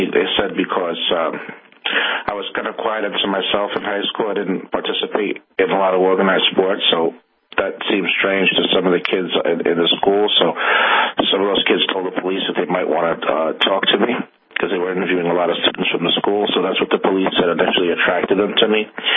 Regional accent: Peekskill, New York, United States; whereas I was from Westchester County in Peekskill.

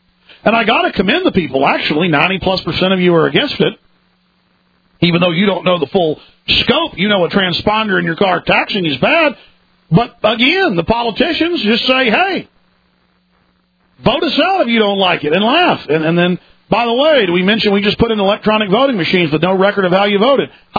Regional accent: Dallas, Texas, United States; Growing up in Dallas, I saw many roads that were tolls, not tolls anymore.

